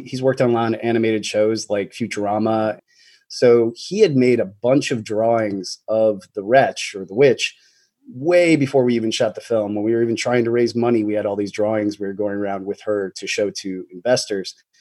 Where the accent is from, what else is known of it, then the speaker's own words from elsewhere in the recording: Detroit, Michigan, United States; also born or lived in Royal Oak; We grew up in Detroit initially and went to Detroit Open School together. And then our mom moved us out to Royal Oak for the high school days. And graduated high school in Royal Oak.